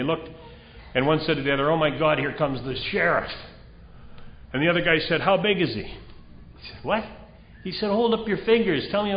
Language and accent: English; Saskatchewan, Canada; born there; Anyway, I was born in Saskatchewan, very flat in Saskatchewan.